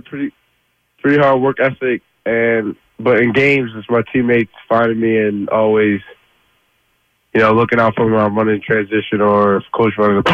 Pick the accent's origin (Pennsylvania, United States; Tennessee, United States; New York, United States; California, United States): Pennsylvania, United States; Philadelphia; That's what they just first think because I'm from the Philly area and I live here.